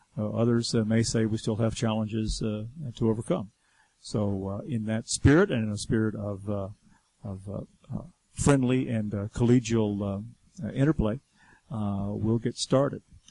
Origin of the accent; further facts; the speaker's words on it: Georgia, United States; I grew up in Georgia, and my we would drive around in the country, and we would see the old cotton terraces from long ago